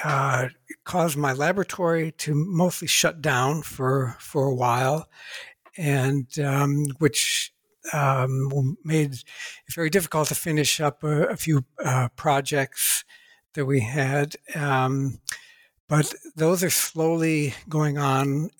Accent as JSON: {"language": "English", "region": "Ohio", "country": "United States", "tie": "born or raised there", "said": "I was born and raised in Ohio, USA. Grew up on a little patch of land between two industrial areas"}